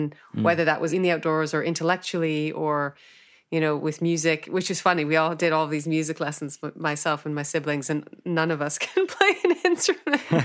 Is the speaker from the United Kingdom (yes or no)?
no; Canada; if I combine, you know, growing up in Canada